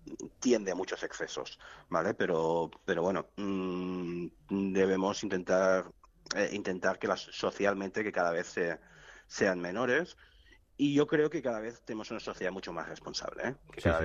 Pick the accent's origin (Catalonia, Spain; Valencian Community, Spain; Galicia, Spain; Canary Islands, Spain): Catalonia, Spain; Barcelona; Yo, que soy de Barcelona, tengo el corazón muy puesto aquí en Alicante.